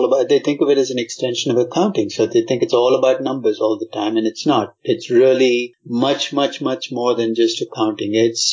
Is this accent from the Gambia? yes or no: no; India; moved away as an adult; I grew up in India. I came to get my MBA at UCLA in the late 1970s